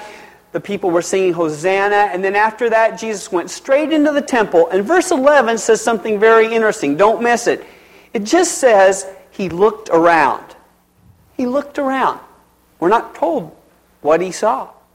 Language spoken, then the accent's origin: English; Pendleton, Oregon, United States; I was raised in Pendleton for my first 13 years, and it was a little town of 14,000 people back then.